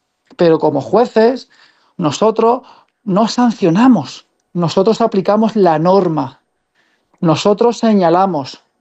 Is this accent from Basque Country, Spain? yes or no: no; Jaén, Andalusia, Spain; now in Córdoba, Spain; Siendo andaluz, siendo jiennense residente en Córdoba